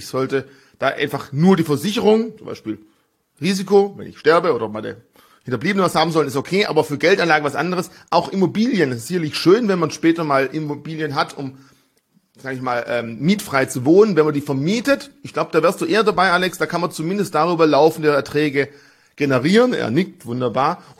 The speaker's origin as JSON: {"language": "German", "region": "Baden-Württemberg", "country": "Germany", "said": "als Schwabe, ich habe auch ein Haus gebaut"}